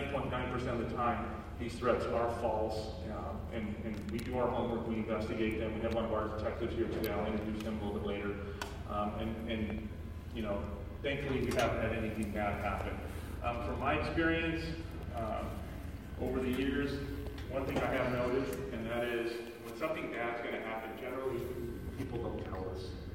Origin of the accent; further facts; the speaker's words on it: Oklahoma, United States; I didn't even know where that was until they sent me up there because I grew up in Oklahoma.